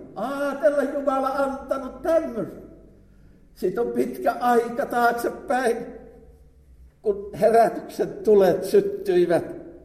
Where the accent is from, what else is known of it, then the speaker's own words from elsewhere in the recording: Outokumpu, North Karelia, Finland; Silloin lapsuudessa Outokummussa paloivat herätyksen tulet.